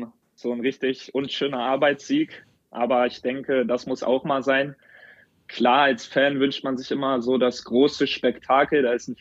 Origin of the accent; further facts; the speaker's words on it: Nordsteimke, Lower Saxony, Germany; Ich bin in Nordsteimke aufgewachsen